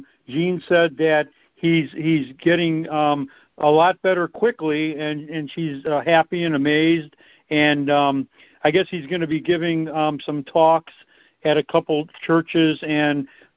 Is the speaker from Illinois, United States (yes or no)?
yes; Illinois, United States; visiting us up in the North Woods of Wisconsin at our place up there because we're from Illinois.